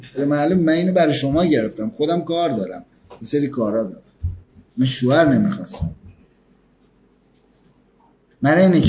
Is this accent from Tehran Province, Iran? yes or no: yes; Tehran, Tehran Province, Iran; مثلا شما کردستانید، ما تهرانیم،